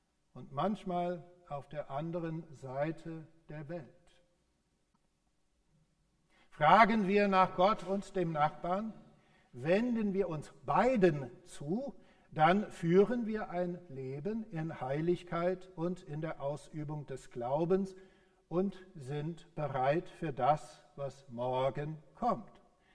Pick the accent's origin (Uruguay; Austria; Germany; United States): United States; German is a second language; Und Deutsch ist in den USA, wo ich herkomme, eine Fremdsprache